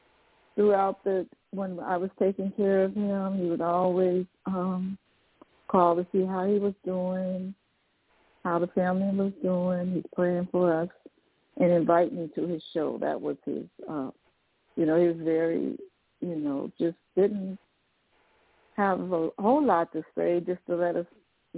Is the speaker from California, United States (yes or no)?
yes; California, United States; Well, I was raised in the Nation of Islam. My father was a Nation of Islam minister, and we lived in California.